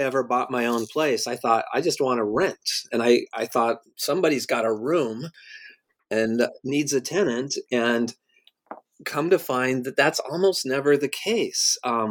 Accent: New York, United States; I'm upfront that I am from New York. I live there now.

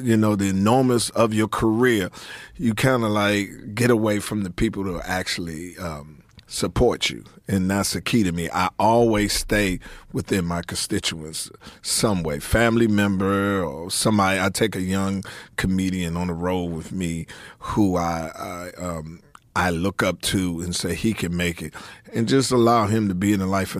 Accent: Washington, District of Columbia, United States; At home. I'm from Washington, D.C., Southeast D.C.

